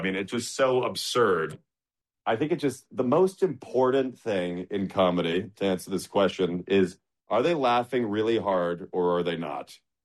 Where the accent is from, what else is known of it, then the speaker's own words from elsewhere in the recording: Chicago, Illinois, United States; Like, I grew up in Chicago, you know, liberal upbringing.